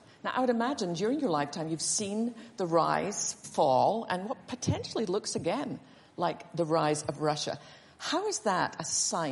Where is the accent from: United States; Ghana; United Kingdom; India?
United Kingdom; Scotland; Now, I grew up in Scotland where they would have revival meetings and revival crusades.